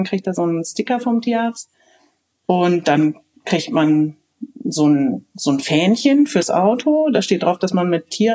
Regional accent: North Rhine-Westphalia, Germany; also wir kommen aus Nordrhein-Westfalen, sind wir nach Frankreich gefahren erstmal

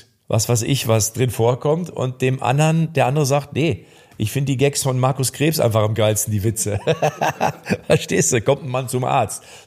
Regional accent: Lippstadt, North Rhine-Westphalia, Germany; Ich komme ja auch aus Lippstadt, bin ja Lippstädter Jung. Nicht Kölsche Jung, Lippstädter Jung, aber ich bin in Köln ja auch ein Stück weit zu Hause.

